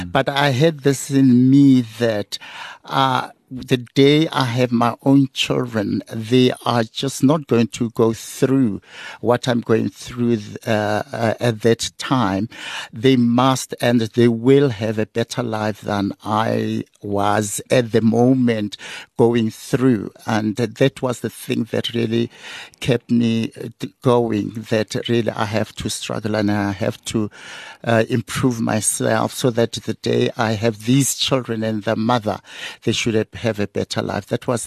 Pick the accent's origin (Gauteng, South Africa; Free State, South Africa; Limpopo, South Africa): Gauteng, South Africa; Pretoria; So I'm from Pretoria, basically.